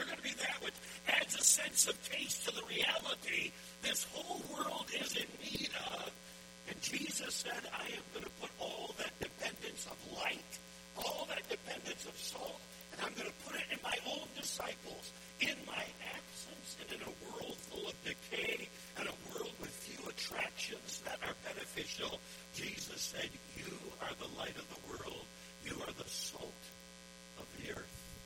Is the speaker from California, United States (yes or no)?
yes; San Diego, California, United States; as a little boy growing up in San Diego, California.